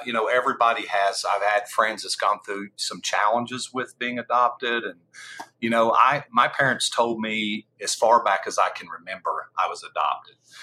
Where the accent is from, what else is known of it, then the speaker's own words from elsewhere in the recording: Oklahoma City, Oklahoma, United States; born there; I was born in Oklahoma City. I've never met my parents. So I was adopted at 3 days old by whom I know as my parents. My mom and dad were from this area.